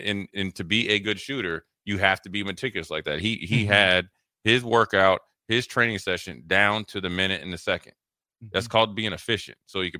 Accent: Washington, District of Columbia, United States; No, we played in my hometown, Washington Redskins at the time.

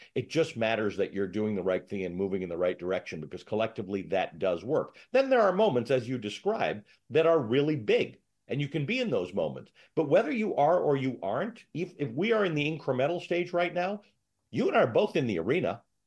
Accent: Canada; now in United States; democracy really embraced my family as I grew up in Canada.

